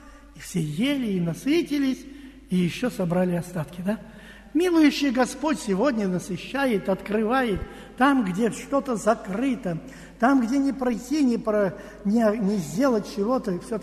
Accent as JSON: {"language": "Russian", "region": "Moscow", "country": "Russia", "said": "А мы бы с вами, даже как москвичи, ходя в магазин"}